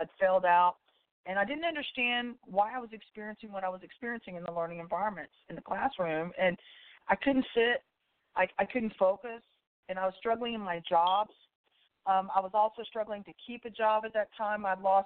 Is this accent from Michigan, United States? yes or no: no; Texas, United States; Well, I grew up in the Central Texas area. I'm about 20 miles outside of Austin, Texas, and my life growing up was pretty simplistic. I'm a military kid.